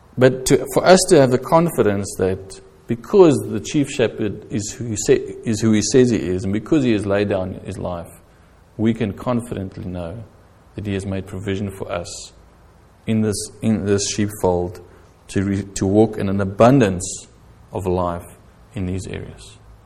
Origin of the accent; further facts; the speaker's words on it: South Africa; now in United Kingdom; I came over from South Africa and I was working in London.